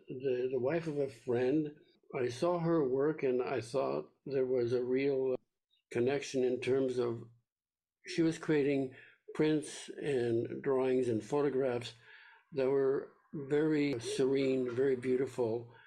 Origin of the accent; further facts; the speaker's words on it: Saint Boniface, Manitoba, Canada; I grew up in St. Boniface, Manitoba, with the Roman Catholic costumes and the vibrant colors the priests wore.